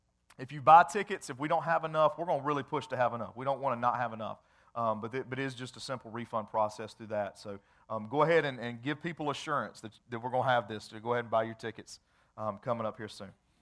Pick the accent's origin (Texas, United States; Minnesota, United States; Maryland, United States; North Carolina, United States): North Carolina, United States; Greensboro; also born or lived in Johnson City, Tennessee; I was born in Tennessee, in Johnson City, Tennessee, and we moved from there back to Greensboro. My parents had originally met in Greensboro and got married here.